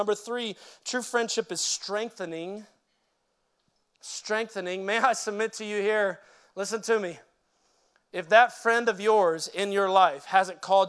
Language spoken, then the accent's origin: English; New Orleans, Louisiana, United States; I grew up in New Orleans, but we were always on the road because my dad was a revival preacher.